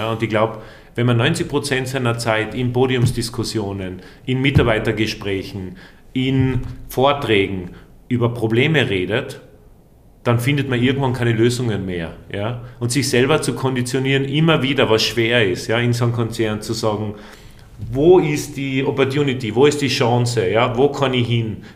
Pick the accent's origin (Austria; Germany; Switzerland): Austria; als Österreicher, überzeugter Österreicher, der gern da lebt